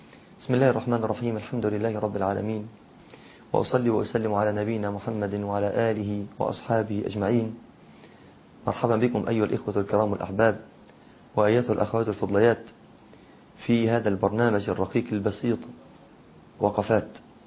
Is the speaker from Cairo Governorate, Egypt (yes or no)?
no; Mansoura, Dakahlia, Egypt; كنت في الأسكندرية وراجع مع أحد إخواني إلى بلدتي في المنصورة